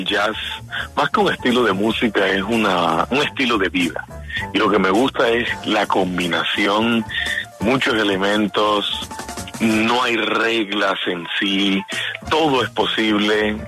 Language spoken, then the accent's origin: Spanish; Sincelejo, Sucre, Colombia; yo primeramente soy de Sincelejo, Sucre, y allá uno crece escuchando toda esa música sabanera